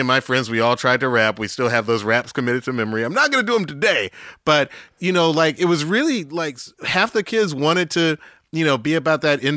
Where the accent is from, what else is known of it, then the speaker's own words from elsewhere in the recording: Atlanta, Georgia, United States; Growing up in Southwest Atlanta, when I did, late 70s, it was just like, it was like a black Mecca. It was like, it was middle class. It was black.